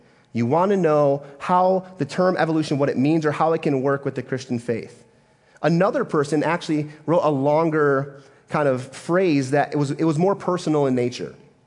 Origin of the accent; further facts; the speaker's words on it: Mason, Michigan, United States; And I grew up in Mason, Michigan, and I got saved through a ministry called Young Life.